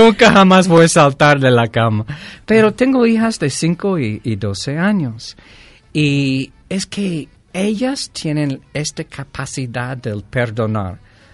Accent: Greece; now in San Miguel de Allende, Mexico; yo soy griego, tengo ciudadanía de Grecia.

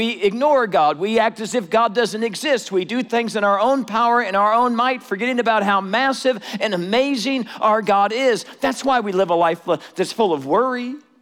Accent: Kansas City, United States; I'm from Kansas City, and I'd just been here for a couple of years.

